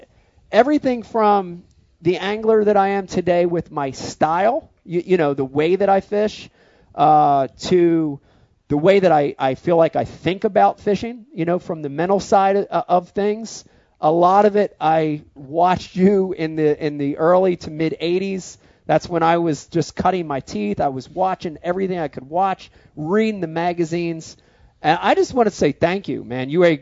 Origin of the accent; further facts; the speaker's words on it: New Jersey, United States; also born or lived in Philadelphia, United States; I growing up in Jersey, in Philadelphia, guys were like, ah, it's luck.